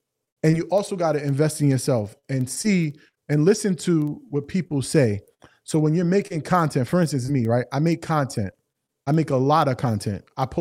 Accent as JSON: {"language": "English", "town": "Greenburgh", "region": "New York", "country": "United States", "tie": "born or raised there", "said": "I was born and raised in Greenberg, New York, the same town that Rashad and Troy was also raised at."}